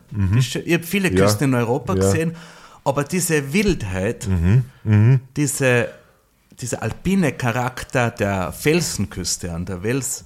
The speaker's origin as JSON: {"language": "German", "region": "Upper Austria", "country": "Austria", "tie": "born or raised there", "moved": "yes", "lives_now": "Poland", "said": "ich bin seit 20 Jahren fix in Polen und mache auch dort weltweit Wandern, Reisen. Bin gebürtig aus Oberösterreich"}